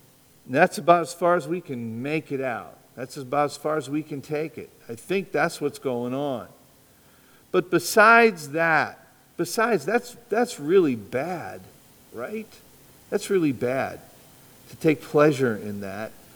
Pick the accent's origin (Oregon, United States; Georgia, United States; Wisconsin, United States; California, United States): Wisconsin, United States; Now, where I grew up in Wisconsin, there were two Boys Clubs camps near us, Camp Whitcomb and Camp Mason.